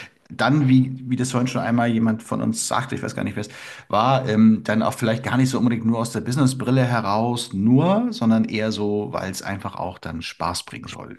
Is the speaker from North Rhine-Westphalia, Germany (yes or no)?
no; Lüneburg, Lower Saxony, Germany; aber ich komme aus Lüneburg